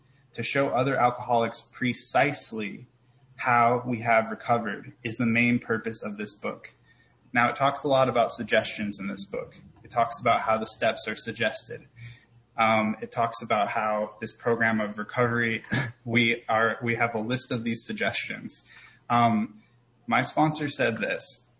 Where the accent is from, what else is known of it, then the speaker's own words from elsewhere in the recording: Portland, United States; I came back to Portland after some time. I'm from Portland, from the name of my home group.